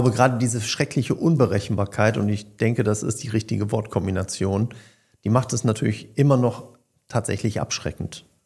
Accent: North Rhine-Westphalia, Germany; accent: Ruhr; Wir kommen halt aus dem Pott, von daher darfst du auch mal Dat und Wat sagen.

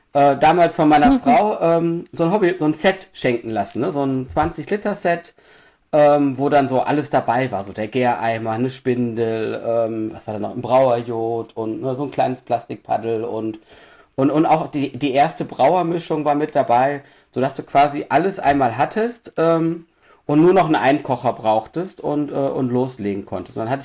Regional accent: Düsseldorf, North Rhine-Westphalia, Germany; Ich bin 46 Jahre alt, ich komme aus Düsseldorf.

